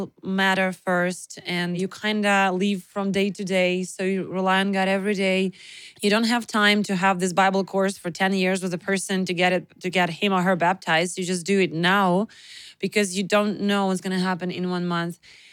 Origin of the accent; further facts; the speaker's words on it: Ukraine; English is a second language; our capital, the city, Kyiv, has like enormous blackouts. And my hometown, we have a schedule